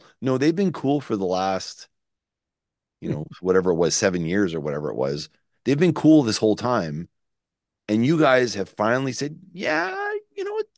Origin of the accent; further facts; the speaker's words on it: Shediac, New Brunswick, Canada; That's not where we're from. We're actually from Shediac, but anyway.